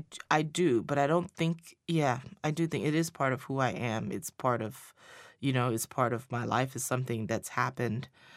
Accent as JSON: {"language": "English", "country": "Liberia", "tie": "born or raised there", "said": "When I was growing up in Liberia"}